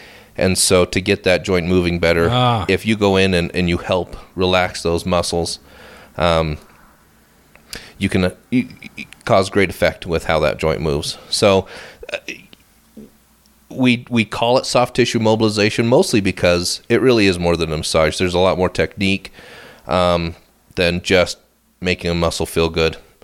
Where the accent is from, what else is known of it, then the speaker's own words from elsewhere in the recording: Jackson, Wyoming, United States; born there; I was born in Jackson, Wyoming.